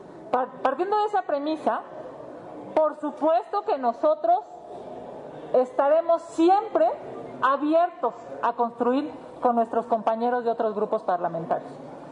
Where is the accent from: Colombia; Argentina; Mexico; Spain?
Mexico; hay que destacar la fortaleza de tener un bloque opositor como mexicanos